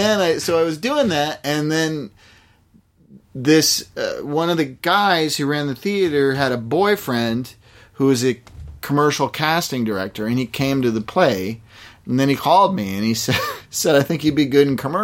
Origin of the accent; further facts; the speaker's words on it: Sherborn, Massachusetts, United States; I grew up in Massachusetts.